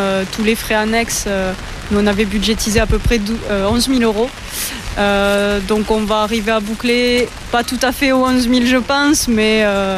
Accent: Occitanie, France; vu qu'on est originaire toutes les deux du Gers.

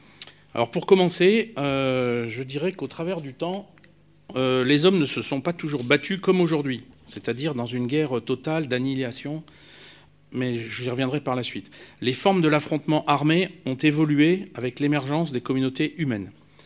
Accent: France; la paix nous a coûté cher, en tant que Français

